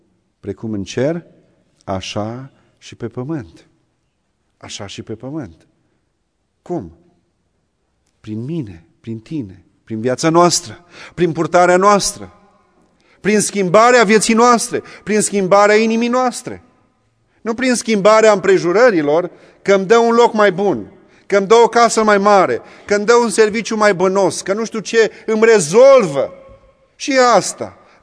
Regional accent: Romania; să fim deosebiți de ceilalți, că suntem români, să fim deosebiți de ceilalți, că suntem penticostali

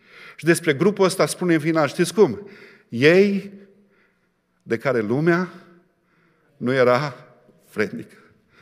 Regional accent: Hida, Sălaj County, Romania; când venit de acasă din satul meu, din Sălaj, din Hida, m-am dus la școală la Șimleu

